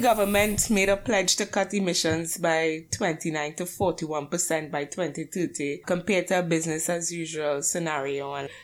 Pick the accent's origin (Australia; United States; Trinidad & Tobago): Trinidad & Tobago; Trinidad; That's more people than in my home country, Trinidad, multiplied by 50.